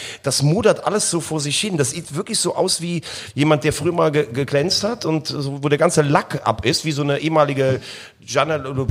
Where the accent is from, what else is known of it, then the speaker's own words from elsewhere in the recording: Rhineland-Palatinate, Germany; ich komme halt aus der Nähe von Koblenz